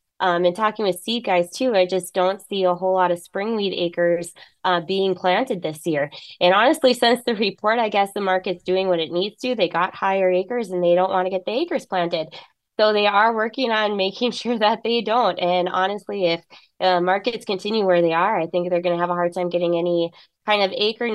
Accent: Midwest, United States; But, you know, being a Midwesterner, we think we're going to pay for it at some point.

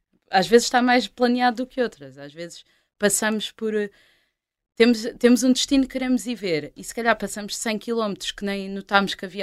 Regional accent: Sintra, Lisbon, Portugal; É porque nós somos de Sintra, é sempre tudo muito demorado.

